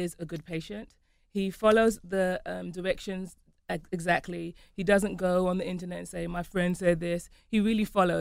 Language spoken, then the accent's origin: English; England, United Kingdom; I'm English